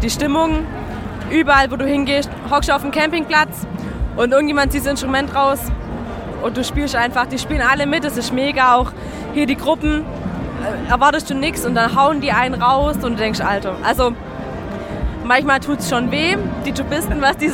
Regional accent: Horb, Baden-Württemberg, Germany; Aus Deutschland, Horb, Landkreis Freudenstadt.

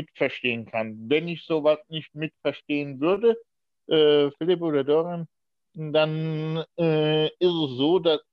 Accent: Diez, Rhineland-Palatinate, Germany; born there; in Dietz, da wo ich geboren worden bin. Bin ja ein gebürtiger Dietzer.

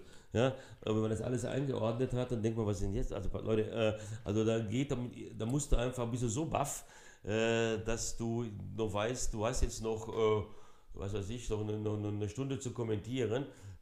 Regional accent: São Paulo, Brazil; now in Germany; Das Eröffnungsspiel habe ich in São Paulo gemacht, wo ich aufgewachsen bin.

